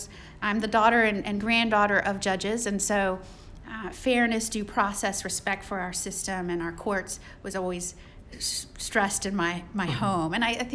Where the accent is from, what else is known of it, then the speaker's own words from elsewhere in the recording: Plant City, Florida, United States; I grew up in Plant City, Florida, which is a small town outside Tampa. I was raised there, publicly educated.